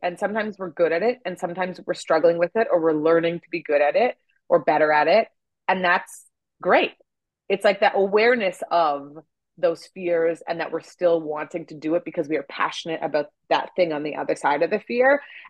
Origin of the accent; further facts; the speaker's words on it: Winnipeg, Manitoba, Canada; this is my hometown, Winnipeg in Canada.